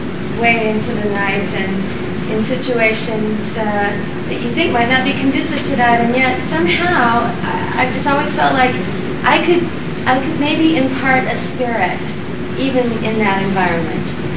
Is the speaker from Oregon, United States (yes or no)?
no; Laguna Beach, California, United States; also born or lived in Arizona; I grew up in Laguna Beach and went to high school in the late 60s and early 70s, and it was just getting pat, you know, it was still kind of the hippie era and flower power and all that. And we had moved there from Arizona in the early 60s